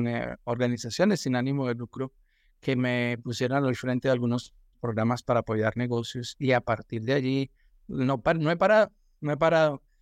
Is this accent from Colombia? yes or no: yes; Colombia; tendría que empezar con que soy colombiano y tuve mi empresa, mi propia empresa en Colombia por 8 años, casi 9 años.